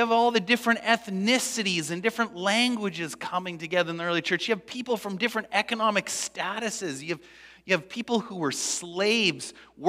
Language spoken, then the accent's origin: English; Canada; As years go by, living as a Canadian, this idea of community is becoming more difficult.